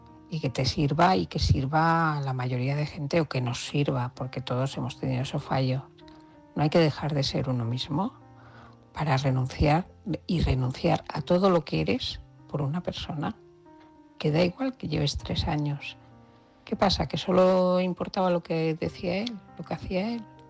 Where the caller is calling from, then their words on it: Barcelona, Catalonia, Spain; de Barcelona.